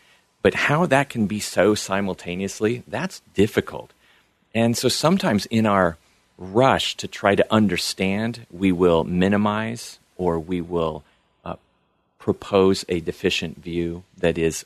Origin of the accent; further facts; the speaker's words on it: Vale, Oregon, United States; I grew up in a small cowboy town, basically, in eastern Oregon, almost Idaho, Vail, and then a small logging town. My high school graduating class had like 60 people.